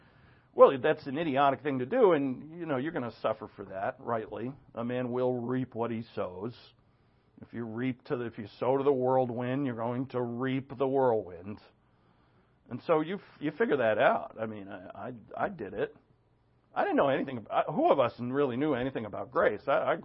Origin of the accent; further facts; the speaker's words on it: New England, United States; I grew up in New England, and it's just packed with people.